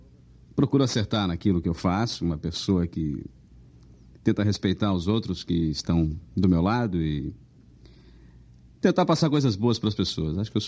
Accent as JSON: {"language": "Portuguese", "town": "Uberaba", "region": "Minas Gerais", "country": "Brazil", "said": "Eu saí de Uberaba, mas Uberaba não saiu de mim, não. Uberaba está aqui, guardadinha, dentro de mim."}